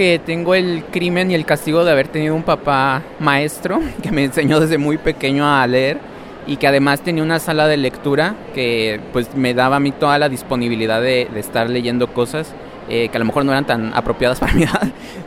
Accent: Mérida, Yucatán, Mexico; en Mérida, porque soy de Mérida, había una escuela de creación literaria, la habían abierto ese mismo año

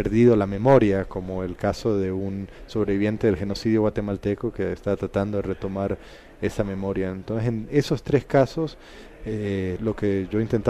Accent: Costa Rica; also born or lived in Puerto Rico; yo me siento tan costarricense como puertorriqueño

